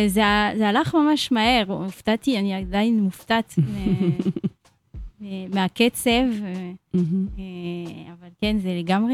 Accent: Paris, Île-de-France, France; now in Israel; לפני 5 שנים, אז עליתי מצרפת, מפריז, עיר האורות.

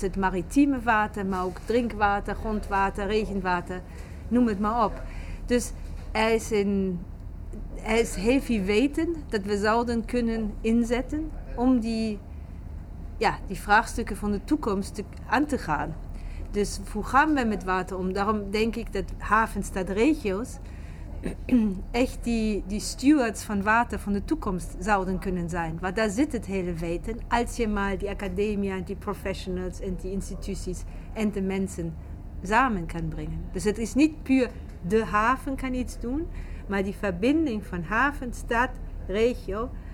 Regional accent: Hamburg, Germany; Dutch is a second language; now in Rotterdam, Netherlands; Dus ik ben opgegroeid in Hamburg.

